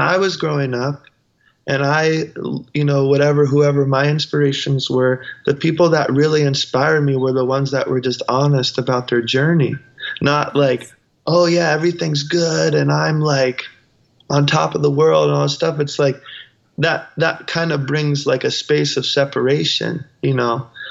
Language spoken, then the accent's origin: English; South Carolina, United States; You know, I'm from South Carolina. I'm from a small town, you know.